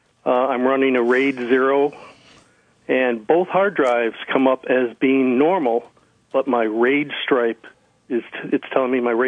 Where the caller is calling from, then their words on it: Webster, New York, United States; Webster, New York.